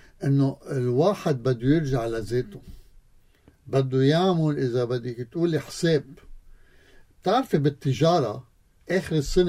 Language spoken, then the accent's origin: Arabic; Lebanon; بحياتنا كلبنانيين